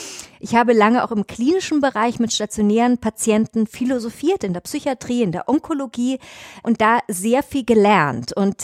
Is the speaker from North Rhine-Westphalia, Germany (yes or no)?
no; Munich, Bavaria, Germany; Ich bin tatsächlich ganz echte Münchnerin. Ich komme aus Schwabing, ja, wer hier aus München zuhört.